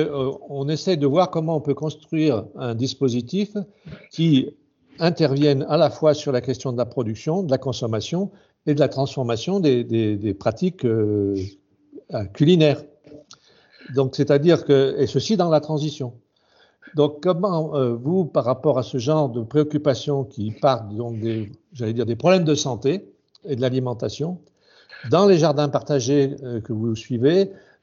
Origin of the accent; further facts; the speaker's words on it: Charlieu, Auvergne-Rhône-Alpes, France; Charlieu, c'est le nord de la Loire.